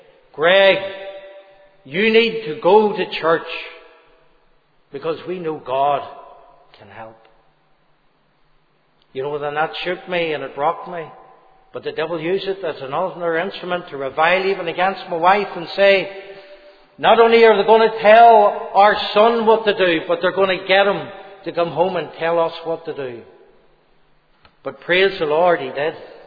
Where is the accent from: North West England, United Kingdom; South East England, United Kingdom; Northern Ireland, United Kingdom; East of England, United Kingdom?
Northern Ireland, United Kingdom; Rathcoole; I was brought up in Rathcoole. I was born in 1960, the youngest of six boys